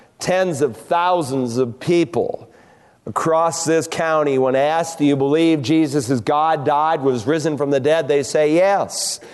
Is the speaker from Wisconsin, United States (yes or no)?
no; Worcester, Massachusetts, United States; Not too long ago, I was back in my hometown of Worcester, Mass.